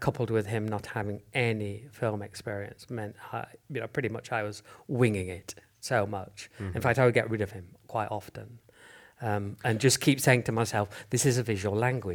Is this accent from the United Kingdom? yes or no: yes; United Kingdom; And as being a Brit, and I would have been mortified if I'd known that was happening.